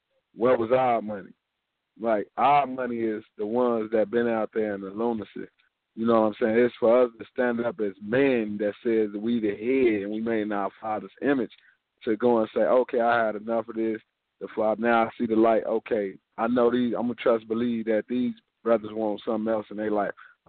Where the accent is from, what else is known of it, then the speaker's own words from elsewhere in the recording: Chicago, Illinois, United States; now in Dallas, United States; I'm calling from Dallas, Texas. I'm from Chicago, Illinois.